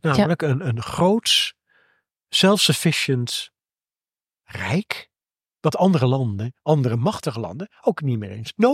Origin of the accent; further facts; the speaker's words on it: North Holland, Netherlands; Want de Zaanstreek, ik ben zelf een Zaankanter.